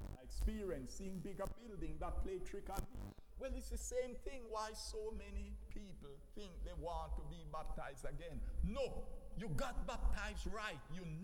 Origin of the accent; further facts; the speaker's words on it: Scott's Pass, Clarendon, Jamaica; I grew up in Scott Pass, Main Road. When you're going from here to Montego Bay, you have to pass my wonderful district.